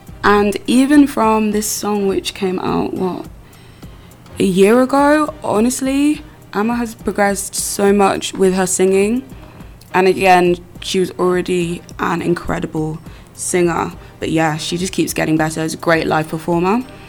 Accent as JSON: {"language": "English", "town": "Northampton", "region": "East Midlands", "country": "United Kingdom", "tie": "born or raised there", "said": "who again is actually from my hometown, Northampton, which is cool. I didn't know any successful people came out of there, so that's always nice."}